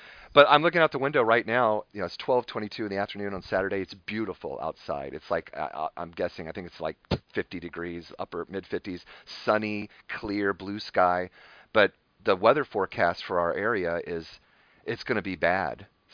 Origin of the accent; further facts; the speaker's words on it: Florida, United States; Yeah, and I've been through a few of those because I'm from Florida.